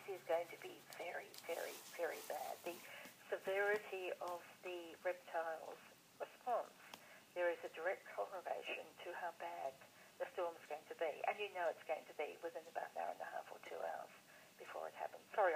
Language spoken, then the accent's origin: English; Queensland, Australia; I was brought up in Queensland where the houses were on stilts